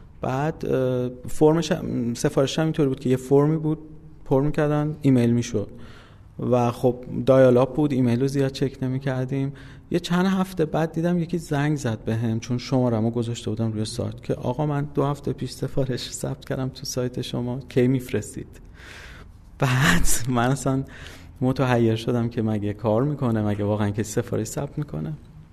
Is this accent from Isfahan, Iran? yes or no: yes; Isfahan, Iran; born there; من اصفهان به دنیا اومدم سال 1363 و اواخر پاییز.